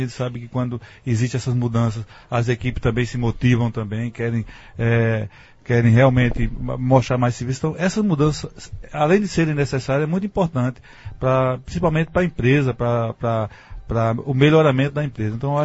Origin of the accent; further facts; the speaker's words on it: Itapetim, Pernambuco, Brazil; now in Afogados da Ingazeira, Brazil; Eu digo, sou de Afogado. Depois eu me lembro, ah não, sou de Itapetí. Mas eu já me considero quase que afogadense.